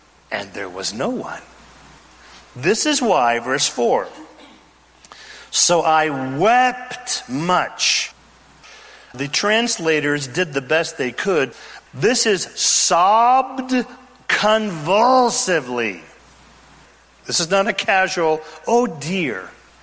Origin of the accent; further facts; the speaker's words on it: Redding, California, United States; I'm from Redding, California. We are in the pot-growing capital of the world, I'm pretty sure.